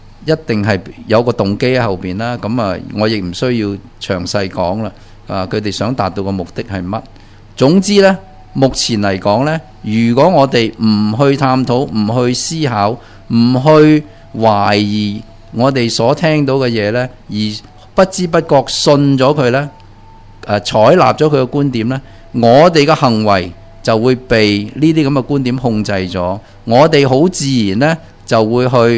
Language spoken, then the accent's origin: Cantonese; Hong Kong; 我哋香港人系自己害紧自己，自己整死紧自己